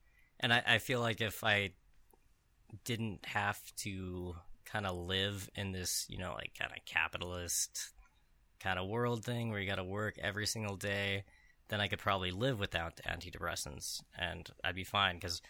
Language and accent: English; La Junta, Colorado, United States; But after my first year, I was still in my hometown, La Junta, Colorado, a little like farm town. I was totally isolated from everything.